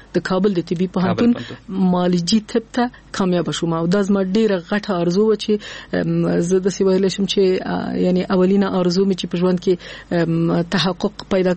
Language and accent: Pashto; Nangarhar, Afghanistan; also born or lived in Kabul; زه د ننګرهار د ولایت یم اما زیږیدلې په کابل کې یم.